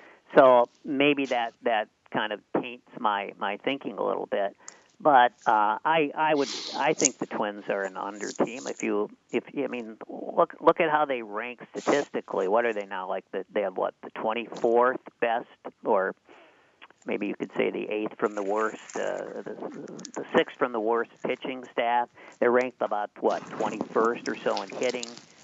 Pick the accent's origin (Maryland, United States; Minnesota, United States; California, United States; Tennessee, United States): Minnesota, United States; also born or lived in Chicago; Well, of course, I'm a Minnesotan, and you know, the only other city I've lived in, Chicago, where people were even less optimistic about their teams.